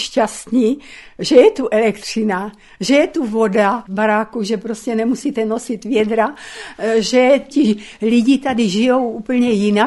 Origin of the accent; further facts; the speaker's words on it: Korita, Rivne Oblast, Ukraine; now in Czech Republic; Vesnice se jmenovala Korita, bylo to kousek od Ostrožce, to byl náš okres, ale my jsme byli jako rodina jediná v ukrajinské vesnici.